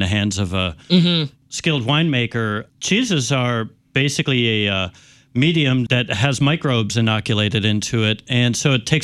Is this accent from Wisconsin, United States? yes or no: yes; Wisconsin, United States; I mean, I grew up in Wisconsin and I'm a vegan chef